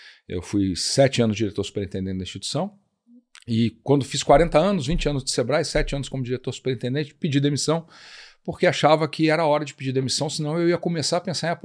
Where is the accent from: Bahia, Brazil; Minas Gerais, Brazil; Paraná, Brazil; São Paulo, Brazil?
Paraná, Brazil; Jacarezinho; also born or lived in Rio de Janeiro; Eu, começando pelo começo, eu nasci no Rio. Eu sou carioca, morei lá até os 9 anos. Depois cresci em Jacarezinho, que é uma cidade pequena no interior